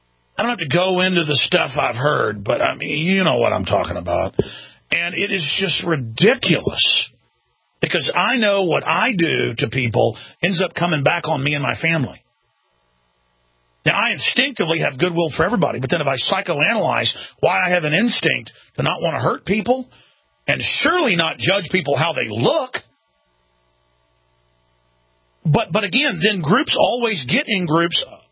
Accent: Dallas, Texas, United States; my growing up in Dallas was so epic, it just the average person won't believe it.

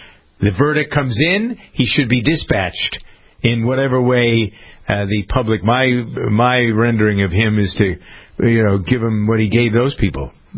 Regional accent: Framingham, Massachusetts, United States; my friend who's chairman of the city council in my hometown of Framingham.

